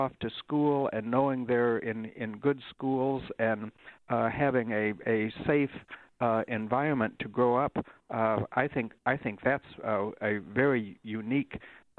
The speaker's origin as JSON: {"language": "English", "town": "Jefferson", "region": "Iowa", "country": "United States", "tie": "born or raised there", "lives_now": "Lamoni, United States", "said": "I grew up in Jefferson, and I went to school in Iowa City."}